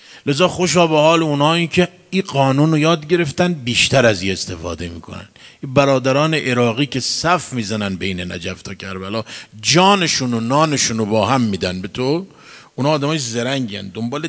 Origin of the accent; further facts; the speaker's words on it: Mashhad, Razavi Khorasan, Iran; من شبهایی رو خب ما مشهدی هستیم